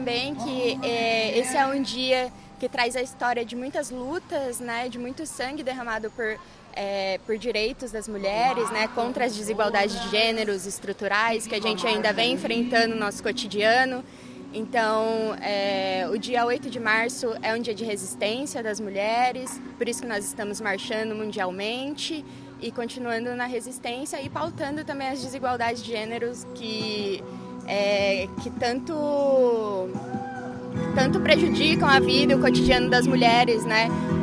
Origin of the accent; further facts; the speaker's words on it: São Paulo, Brazil; now in Foz do Iguaçu, Brazil; sou estudante de mestrado na Universidade Federal da Integração Latino-Americana, sou de São Paulo, estou aqui em Foz do Iguaçu há quase um ano, né? Vim para cá para estudar